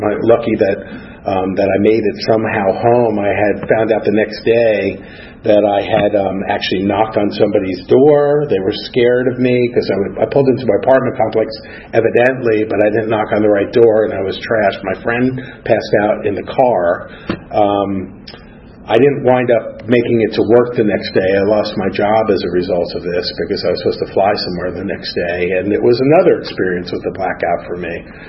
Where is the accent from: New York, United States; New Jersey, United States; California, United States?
New Jersey, United States; born there; So I was born in New Jersey in 1963 and middle class family, dad, very hardworking guy.